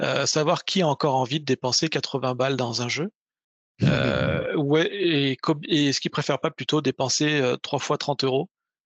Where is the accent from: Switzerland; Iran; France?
France; Et chez nous en France